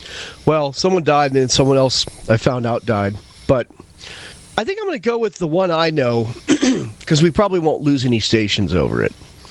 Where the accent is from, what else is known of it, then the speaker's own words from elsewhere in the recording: Westfield, New York, United States; 10 miles from where I grew up in Westfield, New York, Western New York, the far west, as far away from New York City as you can be and still be in New York.